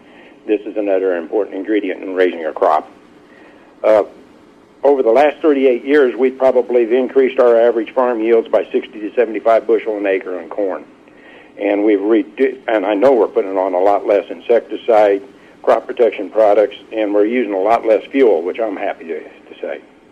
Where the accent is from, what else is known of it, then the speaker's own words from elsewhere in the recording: Atlanta, Illinois, United States; from Atlanta, Illinois